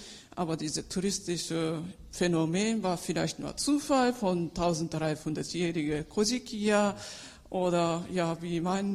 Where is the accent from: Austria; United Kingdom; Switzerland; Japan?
Japan; Osaka; German is a second language; now in Berlin, Germany; Ich komme ursprünglich aus Osaka, aber lebe ich jetzt in Berlin